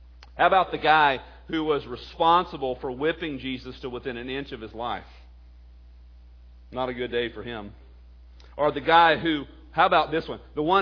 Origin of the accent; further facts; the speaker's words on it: Texas, United States; Reminds me of my hometown in some ways. I grew up in a small town in East Texas.